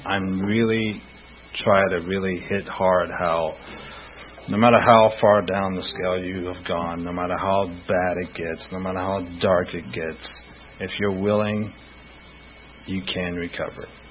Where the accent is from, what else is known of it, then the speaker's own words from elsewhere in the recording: Atlanta, Georgia, United States; born there; I was born in Atlanta. My mom was a drug addict, and she was Irish, and that is all that I know about my mom.